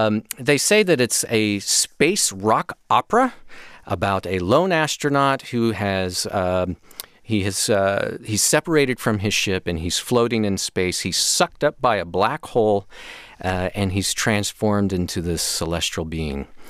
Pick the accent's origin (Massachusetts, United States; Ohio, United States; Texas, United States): Texas, United States; Oklahoma, yeah, yeah. Texas, in my home state.